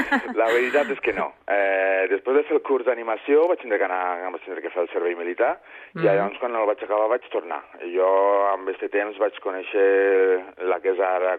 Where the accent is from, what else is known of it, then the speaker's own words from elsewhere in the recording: L'Ametlla de Mar, Catalonia, Spain; now in Andalusia, Spain; Sempre dic que sóc català, evidentment, i sóc de Catalunya, i sóc de la Mella de Mar, i sempre sóc català ante tot, no? Visc a Andalusia i defenso Andalusia.